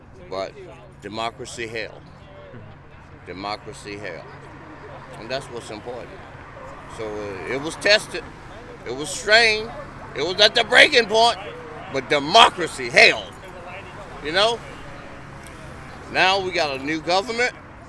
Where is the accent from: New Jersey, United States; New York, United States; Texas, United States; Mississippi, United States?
Mississippi, United States; I'm from Mississippi, man.